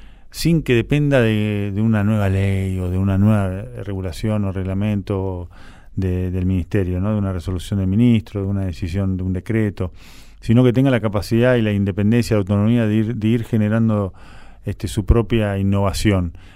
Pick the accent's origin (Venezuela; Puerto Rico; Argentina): Argentina